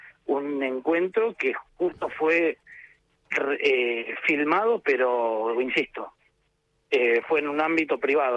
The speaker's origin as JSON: {"language": "Spanish", "town": "Rosario", "region": "Santa Fe", "country": "Argentina", "said": "Yo soy de Rosario"}